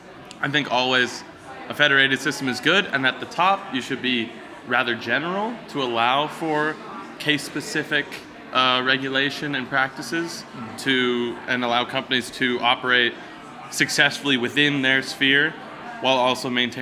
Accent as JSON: {"language": "English", "country": "United States", "said": "Yeah, I'm from America."}